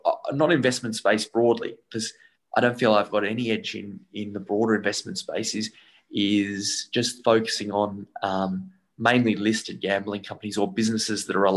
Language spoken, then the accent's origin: English; Australia; And we're lucky coming from Australia, because that opening up happened 20 years ago here for us.